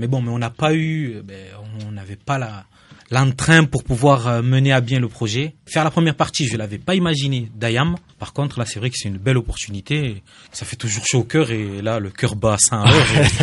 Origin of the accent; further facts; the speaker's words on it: south of France, France; je suis du sud, donc forcément je suis fan